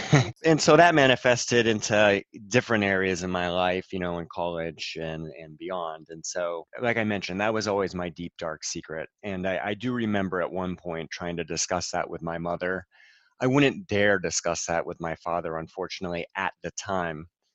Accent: New Hampshire, United States; born or raised there

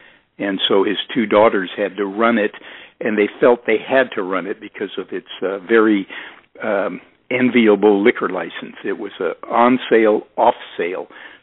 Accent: Napa, California, United States; I moved back to my hometown of Napa County

